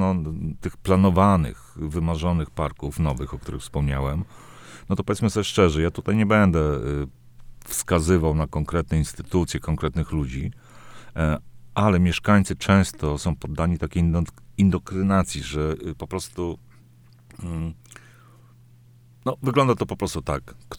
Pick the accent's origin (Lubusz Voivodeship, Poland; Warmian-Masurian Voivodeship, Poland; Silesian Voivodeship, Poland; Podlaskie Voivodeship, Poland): Podlaskie Voivodeship, Poland; Jestem z Nadbiebrzy, to jest ekologicznie, też nie lubię tego słowa. A tu jest czysto